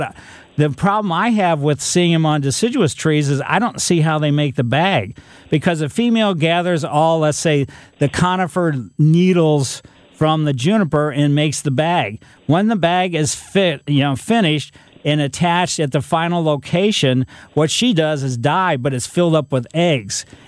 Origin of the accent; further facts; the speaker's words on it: Ellisville, United States; I was a kid growing up in Ellisville, Fitzer's in front of the house.